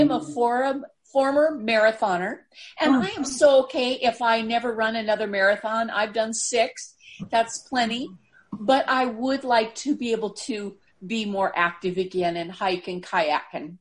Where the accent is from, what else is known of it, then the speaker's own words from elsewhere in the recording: Wilsonville, Oregon, United States; I'm new to the group, and I'm from Wiltonville, Oregon, which is a suburb of Portland.